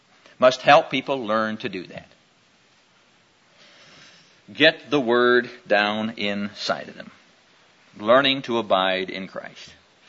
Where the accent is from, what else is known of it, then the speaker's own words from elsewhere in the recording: Neola, Iowa, United States; I remember as a kid growing up in Neola, Iowa, down in southwestern Iowa, a town of about 900 folk.